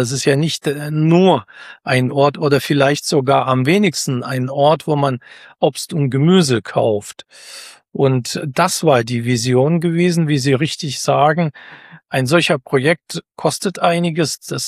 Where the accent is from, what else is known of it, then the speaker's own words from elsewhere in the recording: Lower Saxony, Germany; now in Saarland, Germany; Ich bin aus den Niedersachsen ins Saarland zugezogen